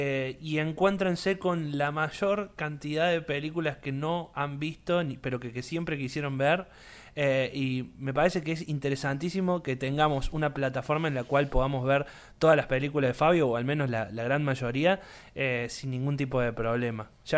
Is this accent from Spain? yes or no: no; Argentina; me parece que como argentinos y con experiencias como las que vivimos todos, le damos un significado pero ultra diferente